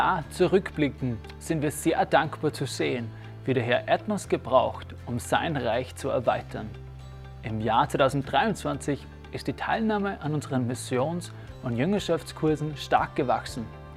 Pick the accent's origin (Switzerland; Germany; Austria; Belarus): Austria; Upper Austria; now in South Africa; wir sind ursprünglich aus dem Mühlviertel, also von ganz nah her. Und bin seit 7 Jahren in Südafrika tätig. Und meine Frau ist dann vor 4 Jahren dazugekommen.